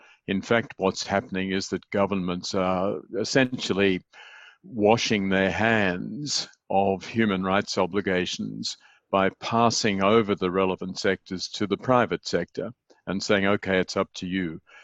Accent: Australia; I am an Australian citizen, although I haven't lived in Australia for all too long.

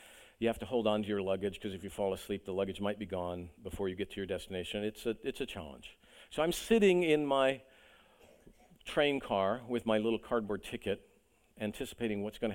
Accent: United States; and I'm American and I grew up here

